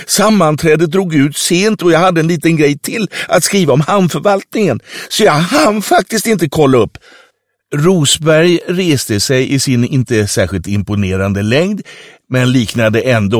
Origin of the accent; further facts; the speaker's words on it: Stockholm, Stockholm County, Sweden; Eftersom jag är stockholmare hade jag börjat som volontär på en av huvudstadens kvällstidningar